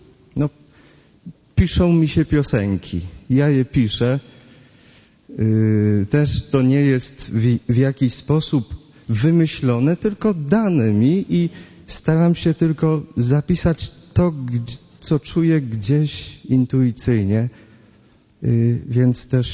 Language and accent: Polish; Chrzanów, Lesser Poland, Poland; urodziłem się w Chrzanowie, ale dom rodzinny mam w niewielkiej wiosce koło Chrzanowa